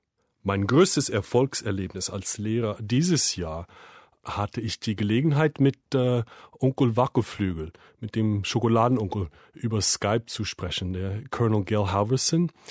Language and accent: German; United States; German is a second language; Ich komme aus Amerika. Ich wohne auf Long Island in einer kleinen Stadt namens Huntington. Ich bin geboren im Jahr 1972